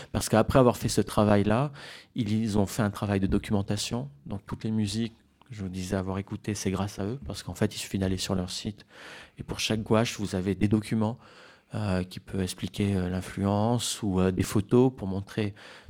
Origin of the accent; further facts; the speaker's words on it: Marseille, Provence-Alpes-Côte d'Azur, France; Bon, je suis marseillais, j'exagère peut-être un peu